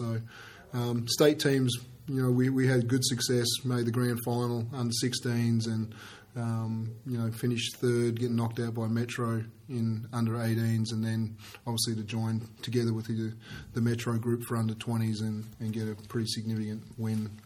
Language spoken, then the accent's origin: English; Warragul, Victoria, Australia; I grew up in Warragul, and father was an AFL player